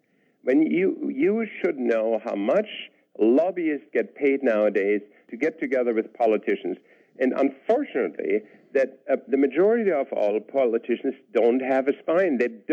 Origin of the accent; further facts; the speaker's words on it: Canada; Because we're Canadian, I guess.